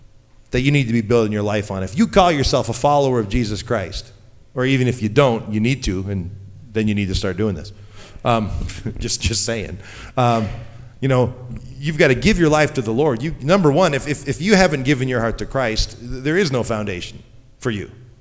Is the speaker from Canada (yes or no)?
yes; Canada; and notice I'm from Canada.